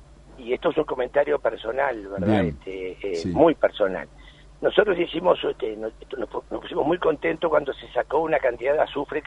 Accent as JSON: {"language": "Spanish", "country": "Uruguay", "said": "ni como uruguayo, me pongo la camiseta y me pongo la camiseta de Uruguay"}